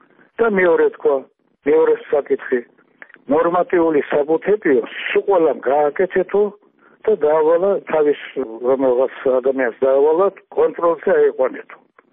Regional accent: Tbilisi, Georgia; born there; მაგრამ მე ხომ თბილისში დავიბადე

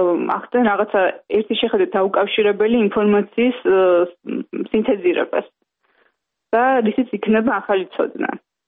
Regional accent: Tbilisi, Georgia; დავიბადე თბილისში, გავიზარდა თბილისში და ჩემი ცხოვრების უდიდესი ნაწილი ჭიდროდ არის დაკავშირებული ამ ქალაქთან

